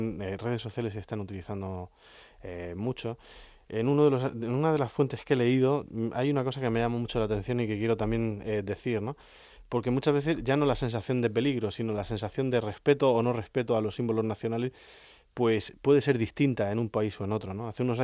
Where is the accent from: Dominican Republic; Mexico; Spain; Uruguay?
Spain; normalmente los españoles caemos simpáticos